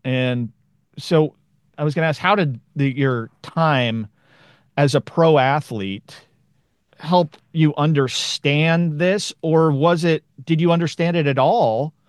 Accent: Portland, Oregon, United States; Vikings. I grew up in Portland, Oregon.

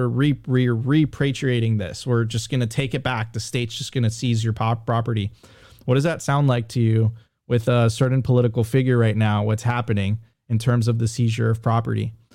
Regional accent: Venezuela; so I'm originally from Venezuela, and Venezuela used to be the wealthiest country in Latin America.

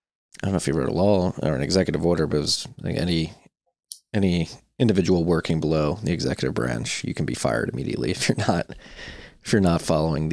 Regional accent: United States; Well, not an outsider, I'm an American, but trying to be an objective outside observer of what's happening.

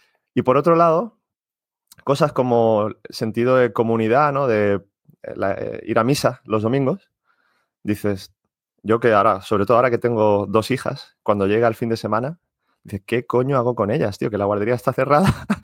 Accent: Marbella, Andalusia, Spain; now in Germany; yo soy de Málaga, bueno, de Marbella concretamente, y hace 15 años desde que salí, ahora vivo en Alemania

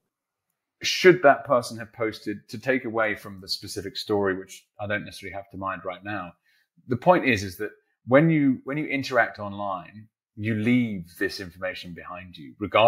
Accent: United Kingdom; back in my home country of the UK

